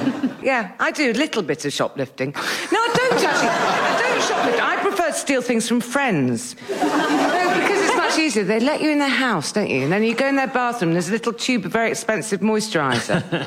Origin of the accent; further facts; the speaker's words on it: London, United Kingdom; because I'm from South London, and you're tarring me with a brush, a South London brush